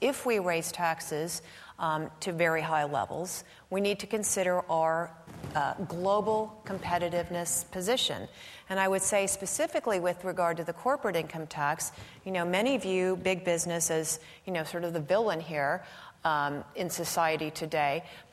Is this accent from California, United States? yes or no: yes; California, United States; moved away; And as a Californian, or former Californian, I guess, but still a Californian at heart